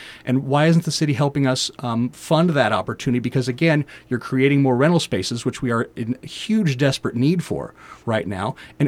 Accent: Kansas City, Missouri, United States; born there; My background, I was born in Kansas City, Missouri.

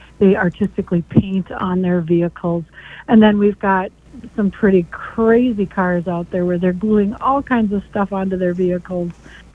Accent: Minnesota, United States; now in Finland, United States; I'm a transplant from the Twin Cities. I moved up to Finland, Minnesota, 3 years ago

